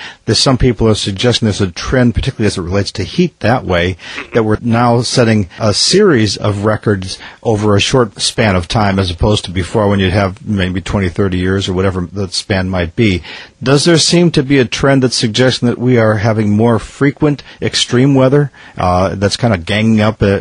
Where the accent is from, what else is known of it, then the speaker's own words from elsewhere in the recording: Minnesota, United States; well, I grew up in Minnesota, and I know what it's like to hit 60 degrees below zero